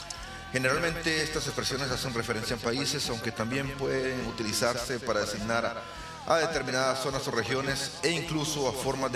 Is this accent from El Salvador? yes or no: yes; El Salvador; Y ustedes me dirán, ¿por qué en Guatemala si soy salvadoreño?